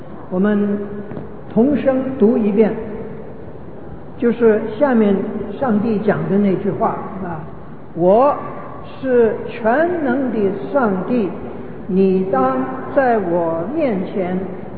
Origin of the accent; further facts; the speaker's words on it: Guangdong, China; 我们广东人的对这个文字的这个发音呢，是保持着这个古代的发音。